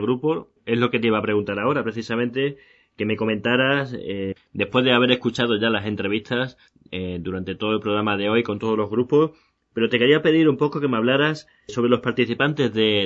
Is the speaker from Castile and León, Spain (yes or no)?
no; Extremadura, Spain; soy extremeño y siempre me gusta hablar de festivales que tiran hacia adelante en mi tierra, en Extremadura.